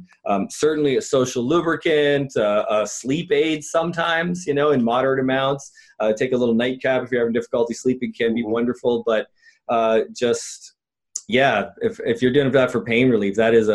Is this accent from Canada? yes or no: yes; Canada; I'm originally from Canada. I live in Canada now